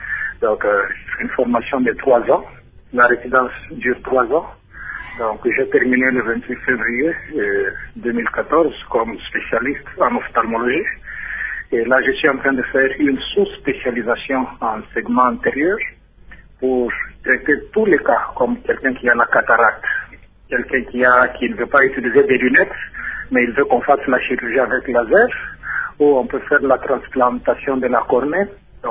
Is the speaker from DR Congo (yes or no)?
yes; DR Congo; Non, on te demande, tu viens d'où? Je dis, non, je viens du continent africain. Là, il est intéressé. Africain, et quel pays? Je dis, République démocratique du Congo.